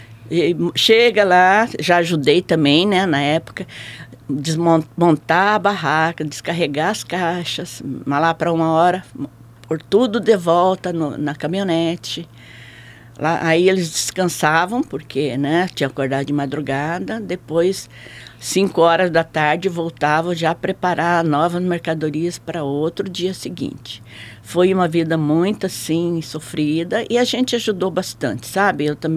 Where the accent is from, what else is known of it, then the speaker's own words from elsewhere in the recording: Ourinhos, São Paulo, Brazil; Sou de Ourinhos, interior de São Paulo.